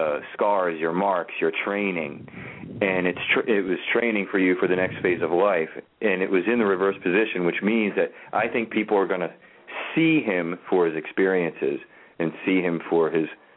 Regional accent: Baltimore, Maryland, United States; Me too. I'm from Baltimore.

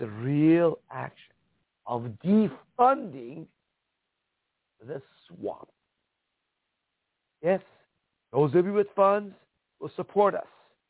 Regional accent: Iran; I could not talk like this in Iran, where I came from. When I was growing up in Iran as a child in the 1970s

